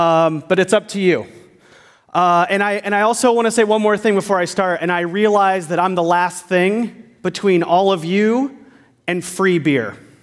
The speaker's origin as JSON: {"language": "English", "town": "Redmond", "region": "Washington", "country": "United States", "said": "I'm here from Seattle, actually from Redmond, Washington, and I work at Microsoft on the Kinect for Windows team."}